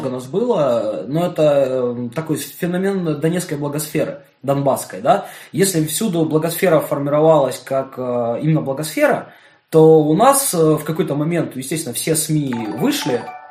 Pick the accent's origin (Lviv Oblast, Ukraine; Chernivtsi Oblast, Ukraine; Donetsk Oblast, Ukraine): Donetsk Oblast, Ukraine; Donetsk; Я дончанин, вот